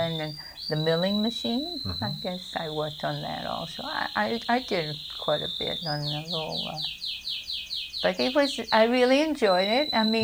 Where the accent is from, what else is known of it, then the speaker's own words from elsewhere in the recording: New Hampshire, United States; I'm from New Hampshire, and we moved. My sister and I went there to Massachusetts to get work